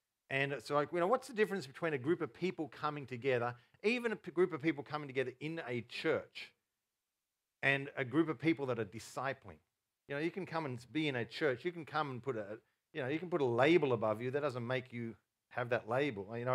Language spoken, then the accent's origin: English; Yarrawonga, Victoria, Australia; I grew up in Yarrawonga many years before I moved down to, that's when I was 17, 18, continuing my studies down here